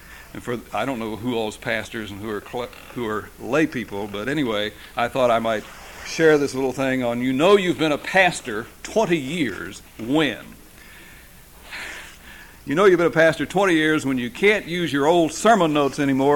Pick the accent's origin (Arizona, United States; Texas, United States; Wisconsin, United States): Texas, United States; First of all, I am from Texas, and I say that because I think right off the bat we should have an understanding. I won't say anything about your accent if you won't say anything about mine